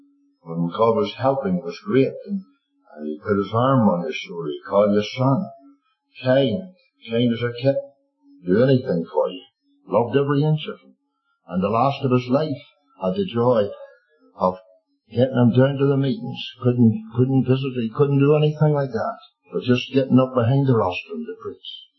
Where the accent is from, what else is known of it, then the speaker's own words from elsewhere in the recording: Ireland; And being Irishman, I'm not sleeping either.